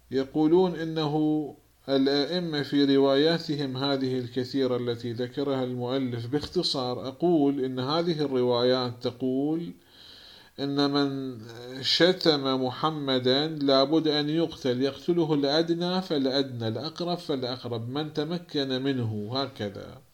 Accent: Iraq; أيضا عندنا في العراق الذي يعتبرون أنه من لهم شبهة في الكتاب هم

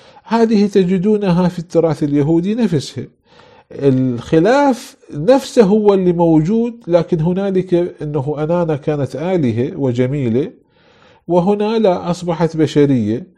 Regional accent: Iraq; عندنا في العراق

